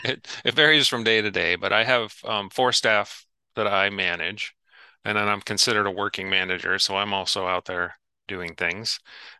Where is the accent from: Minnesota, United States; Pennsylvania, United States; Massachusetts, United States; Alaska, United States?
Pennsylvania, United States; also born or lived in Colorado; now in Moscow, United States; My wife and I moved up here from Colorado. I'm actually originally a Pennsylvanian, so you'll have to forgive me.